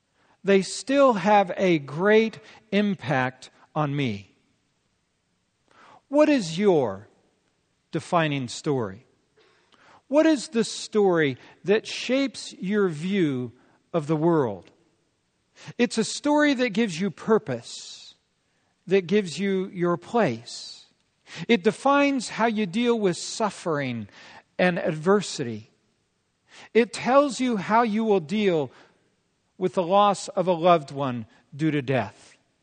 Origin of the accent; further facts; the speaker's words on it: California, United States; Well, most of you know that I grew up in Yosemite National Park. My dad was a seasonal ranger naturalist, and as a child, I lived in Yosemite National Park for 14 summers.